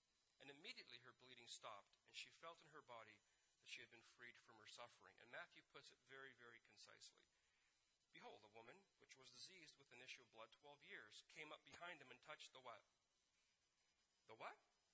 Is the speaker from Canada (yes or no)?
yes; Canada; Now, I'm a Canadian, so when I read that somebody touched the hem of his garment, I think like a Canadian.